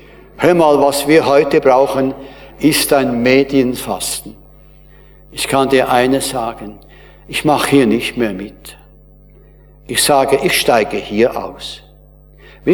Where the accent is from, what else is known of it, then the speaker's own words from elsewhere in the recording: Winterthur, Zurich, Switzerland; Bei uns in Winterthur